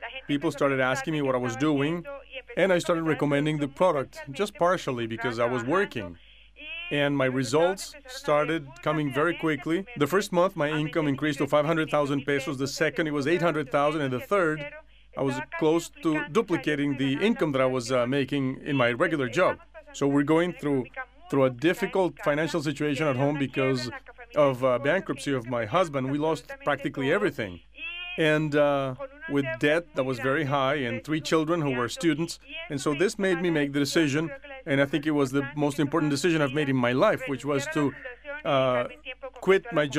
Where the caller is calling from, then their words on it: Bogotá, Colombia; I am calling you from Bogotá, Colombia.